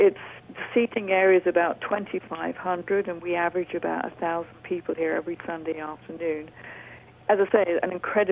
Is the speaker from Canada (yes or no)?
no; England, United Kingdom; moved away as an adult; now in United States; But yes, I am from England, and have been out in the United States about 13 years. But I do try hard to keep my accent, actually.